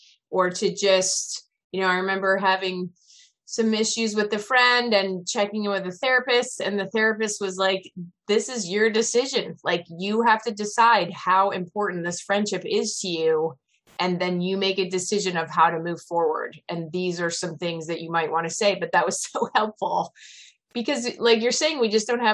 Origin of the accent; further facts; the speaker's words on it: East Coast, United States; now in California, United States; And moving to California, I'm from the East Coast, and moving to California, my family, like related family, is on the East Coast.